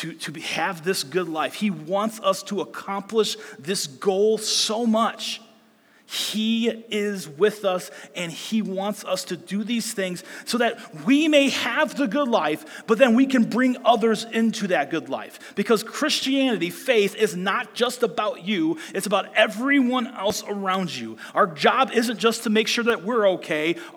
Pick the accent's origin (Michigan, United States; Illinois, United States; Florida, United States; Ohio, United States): Ohio, United States; Brunswick; I grew up in Cleveland. Brunswick's my hometown.